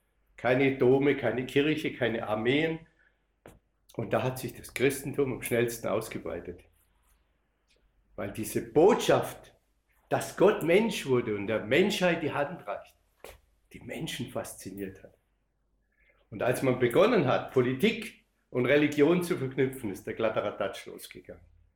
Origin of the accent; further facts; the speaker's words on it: Baden-Württemberg, Germany; wo ich aufgewachsen bin, in einem kleinen Dorf in Nordbaden, südlich von Heidelberg.